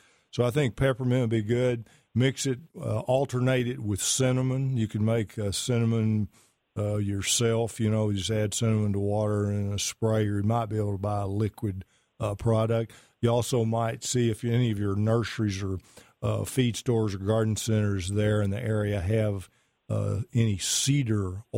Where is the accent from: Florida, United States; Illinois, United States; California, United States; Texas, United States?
Texas, United States; Pittsburgh; I'm from Pittsburgh also, but I'm from Pittsburgh, Texas.